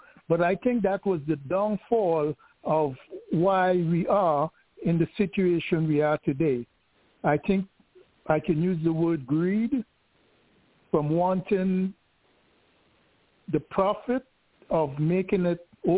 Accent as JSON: {"language": "English", "country": "Trinidad & Tobago", "tie": "born or raised there", "moved": "yes", "said": "I'm from Trinidad, originally by birth. So I spent a few years in Trinidad as a youth, but all my adult life I have been here."}